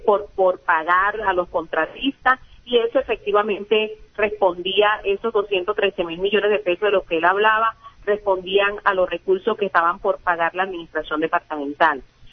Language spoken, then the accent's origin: Spanish; Colombia; un gran derecho que tenemos como colombianos, el derecho de defendernos